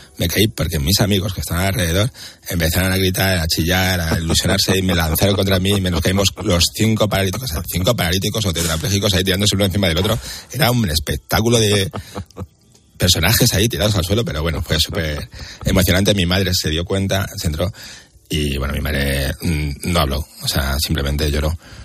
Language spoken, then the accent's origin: Spanish; Spain; somos españoles